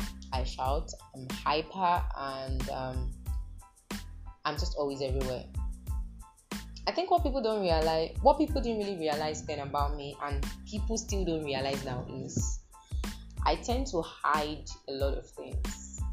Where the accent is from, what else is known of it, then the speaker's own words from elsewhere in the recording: Ibadan, Oyo, Nigeria; See, I grew up in Mokola. Don't ask anybody that grew up in Mokola, that knows Mokola in Ibadan, like, is one of the razest place you can grow up in.